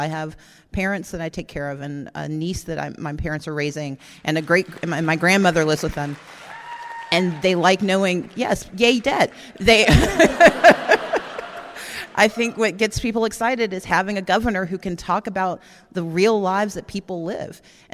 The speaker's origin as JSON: {"language": "English", "region": "Mississippi", "country": "United States", "said": "I do know how to shoot. I'm from Mississippi."}